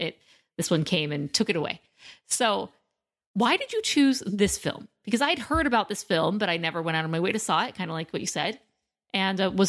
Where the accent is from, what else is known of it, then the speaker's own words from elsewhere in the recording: United States; Because I'm American, obviously, and I love American history